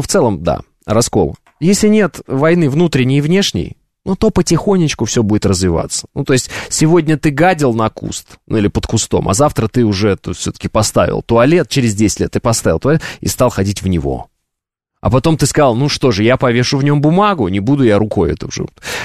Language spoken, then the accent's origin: Russian; Moscow, Russia; Вот ты из Питера, я из Москвы.